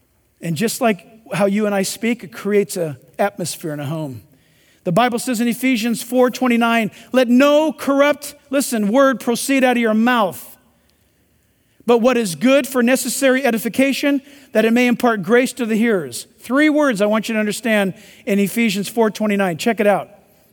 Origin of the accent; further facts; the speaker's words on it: California, United States; Listen, I, for one, I'm from California and I've already voted.